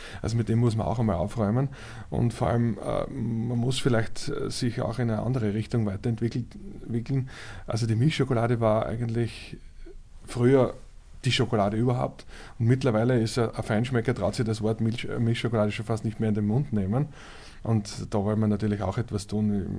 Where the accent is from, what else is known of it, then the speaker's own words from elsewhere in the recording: Austria; die heißt ja bei uns in Österreich Grammelnussen